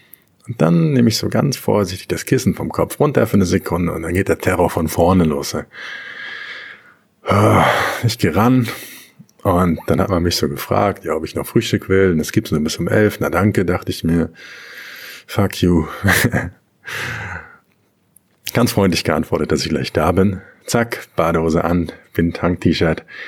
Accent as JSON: {"language": "German", "country": "Germany", "said": "In Deutschland, wo ich herkomme, geht man schweigend oder maximal so nickend aneinander vorbei."}